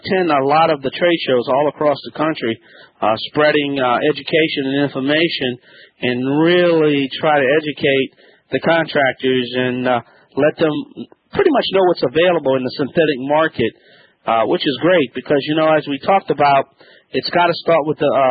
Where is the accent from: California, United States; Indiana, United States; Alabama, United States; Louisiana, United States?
Louisiana, United States; That's right … from the Bayou Land.